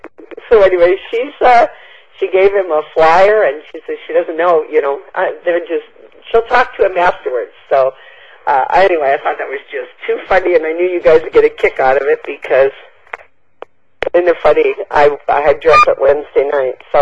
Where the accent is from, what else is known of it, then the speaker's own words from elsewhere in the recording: Wisconsin, United States; born there; Oh, okay. I was born in Wisconsin. So all of those back there are kind of all together around those Great Lakes, right?